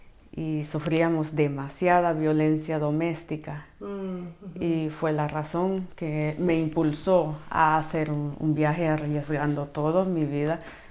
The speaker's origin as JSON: {"language": "Spanish", "town": "San Andrés Sajcabajá", "region": "Quiché", "country": "Guatemala", "said": "De San Andrés Azcabajá, el Quiché."}